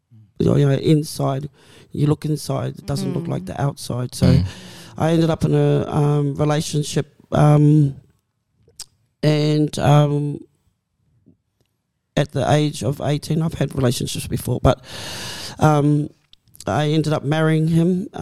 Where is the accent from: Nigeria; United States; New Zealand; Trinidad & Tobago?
New Zealand; I do remember when I was a child, I used to play down in Rotorua. So I'm from New Zealand, of course.